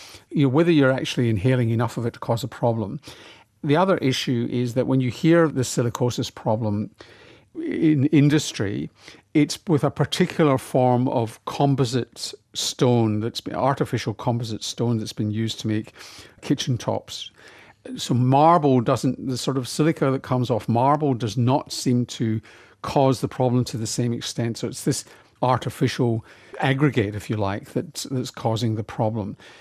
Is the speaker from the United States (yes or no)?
no; Glasgow, Scotland, United Kingdom; I think that my problems with dental care are more to do with growing up in Glasgow with a terrible diet than my crowded mouth.